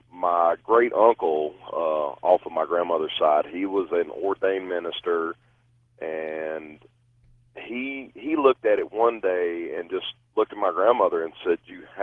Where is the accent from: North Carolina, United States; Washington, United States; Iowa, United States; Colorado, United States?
North Carolina, United States; Winston-Salem; now in King, United States; I live in King, North Carolina, but I grew up in Winston-Salem, so I know the whole story.